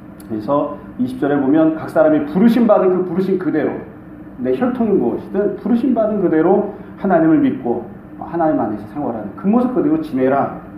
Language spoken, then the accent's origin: Korean; South Korea; 왜 이렇게 이 땅에서 이 한국 사람으로 태어났을까?